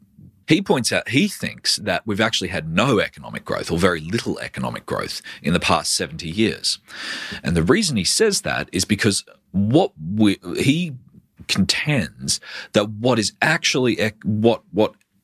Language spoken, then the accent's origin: English; Queensland, Australia; I'm a Queenslander, first and Australian second.